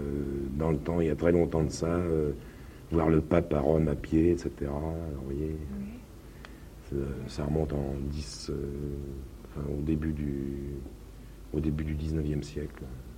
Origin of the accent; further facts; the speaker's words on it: Orléans, Centre-Val de Loire, France; born there; Je suis né à Orléans.